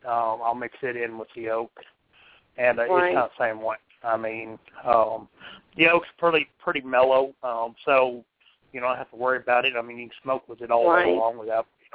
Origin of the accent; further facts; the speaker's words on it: New Mexico, United States; the thing that I loved about it was that I'm from New Mexico, and so green chili is like the king.